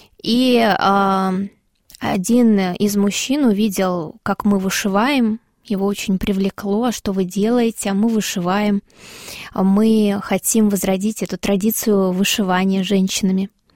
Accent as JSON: {"language": "Russian", "region": "Krasnodar Krai", "country": "Russia", "tie": "born or raised there", "said": "мне они вообще очень близки моему сердцу, потому что я выросла на Кубани"}